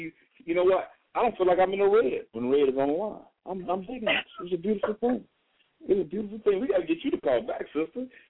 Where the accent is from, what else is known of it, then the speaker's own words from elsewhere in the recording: Chicago, Illinois, United States; also born or lived in Minneapolis; now in Houston, United States; I'm from Chicago by way of, you know, Minneapolis. I'm in Houston, Texas right now.